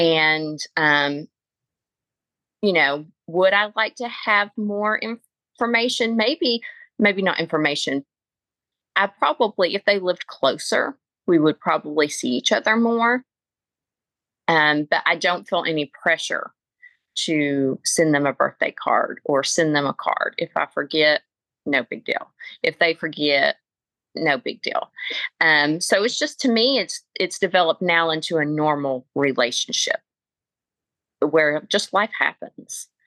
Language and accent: English; the South, United States; accent: Southern; I remember the first time we talked on the phone, she couldn't get over my Southern accent.